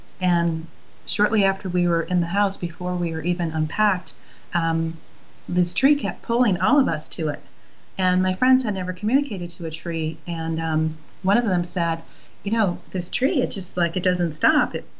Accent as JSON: {"language": "English", "country": "United States", "tie": "born or raised there", "said": "I grew up on the Michigan-Wisconsin border"}